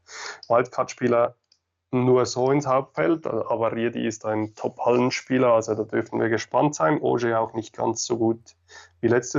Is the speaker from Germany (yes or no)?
no; Basel-Landschaft, Switzerland; Genau, ich komme ursprünglich aus Basel-Land